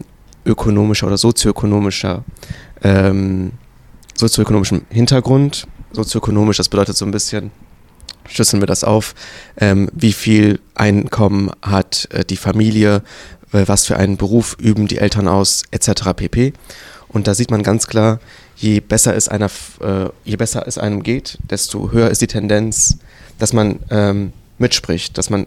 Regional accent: Bochum, North Rhine-Westphalia, Germany; in meiner Heimatstadt, in Bochum oder auch in den Schulen im Ruhrgebiet

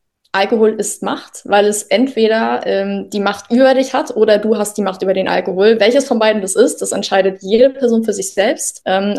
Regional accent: Mecklenburg-Vorpommern, Germany; moved away as an adult; now in Berlin, Germany; komme selber aus einem ja, Bundesland, was viel mit Landwirtschaft, viel mit Dorf zu tun hat. Ich komme aus Meckpommern und bin daher in einem sehr alkoholnormalisierenden Umfeld aufgewachsen. Und als ich dann nach Berlin gezogen bin, vor ungefähr 6 Jahren

